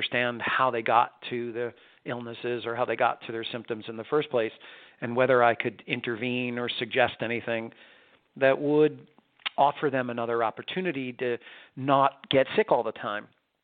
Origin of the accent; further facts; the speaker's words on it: New York, United States; Well, I was born and raised in New York